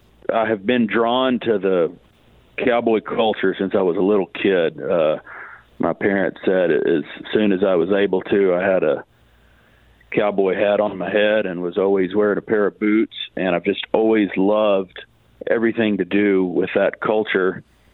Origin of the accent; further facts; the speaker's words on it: Texas, United States; Well, I grew up out here in West Texas, kind of out in the middle of nowhere, and I was homeschooled